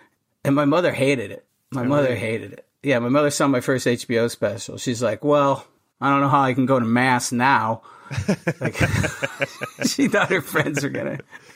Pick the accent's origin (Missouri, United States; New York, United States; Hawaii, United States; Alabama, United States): New York, United States; Syracuse; Oh, I grew up in Central New York. I grew up in Syracuse, New York.